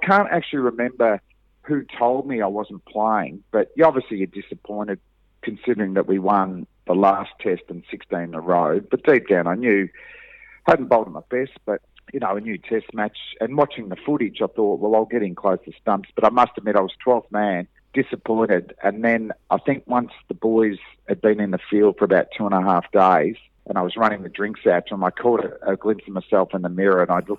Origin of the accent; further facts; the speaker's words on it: Australia; they're bowling what we would call probably as an Australian length on non-swinging pitches.